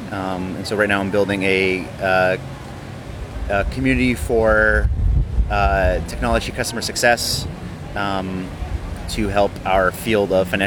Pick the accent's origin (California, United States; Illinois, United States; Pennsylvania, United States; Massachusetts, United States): Massachusetts, United States; Boston; now in New York, United States; I grew up near Boston, Massachusetts. I'm a huge Patriots fan.